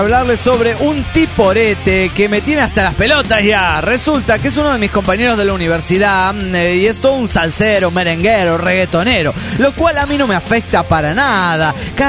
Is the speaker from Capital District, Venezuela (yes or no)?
yes; Caracas, Capital District, Venezuela; de Caracas, Venezuela.